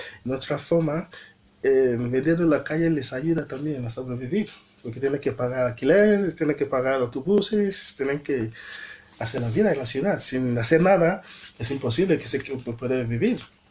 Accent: Benin City, Edo, Nigeria; Spanish is a second language; moved away; la mayoría de las mejores casas que tenemos en mi pueblo, Benin City, son casas construidas por las chicas que han venido a trabajar

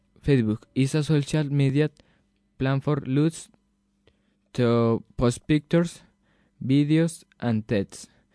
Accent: Colombia; English is a second language; now in Spain; I came to Spain with a group. I'm from Colombia.

